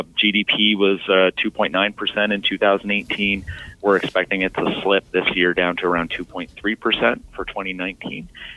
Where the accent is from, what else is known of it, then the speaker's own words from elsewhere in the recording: Canada; moved away as an adult; I am. I'm actually a dual citizen. So I did my undergraduate at the University of Ottawa, moved down to Boston to do my graduate work in economics at Boston College